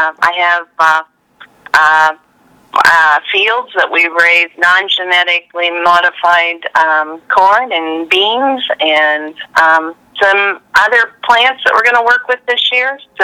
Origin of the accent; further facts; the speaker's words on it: Cicero, Indiana, United States; born there; Well, I was born right where I live, here in Indiana, Cicero. I live on a farm in a little farming community.